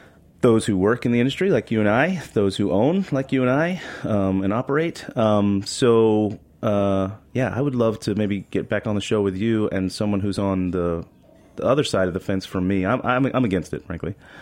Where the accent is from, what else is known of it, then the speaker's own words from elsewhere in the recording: Florida, United States; I grew up in Florida.